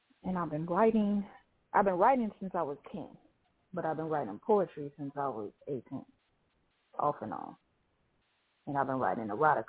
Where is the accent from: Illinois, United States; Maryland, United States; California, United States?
Illinois, United States; Chicago; I'm from Chicago, born and raised.